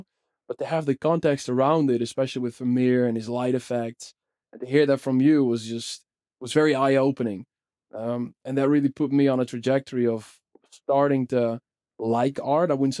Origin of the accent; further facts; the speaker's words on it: Netherlands; it was here in my home country in the Netherlands.